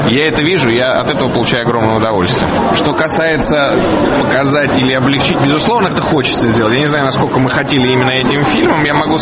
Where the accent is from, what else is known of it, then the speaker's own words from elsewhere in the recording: Moscow, Russia; now in Tbilisi, Georgia; я, в принципе, грузин, который вырос в Москве, который сейчас живет в Тбилиси.